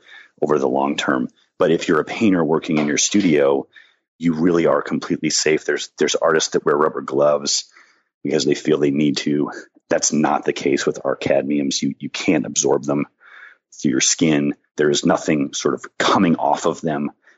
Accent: Maine, United States; I grew up in Maine, and he has a point for sure.

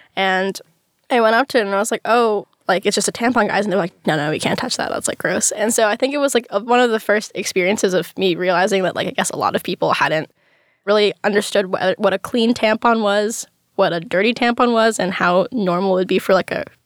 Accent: New York City, New York, United States; I'm 21, and I currently go to school in the University of North Carolina, but I'm originally from New York City.

